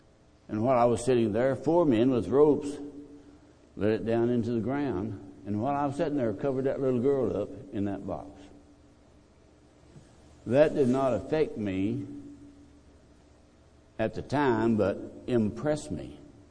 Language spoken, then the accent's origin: English; Texas, United States; also born or lived in New Orleans, Louisiana; I was born in New Orleans, and my dad was a sharecropper in Louisiana. We moved to Texas the year I turned 9.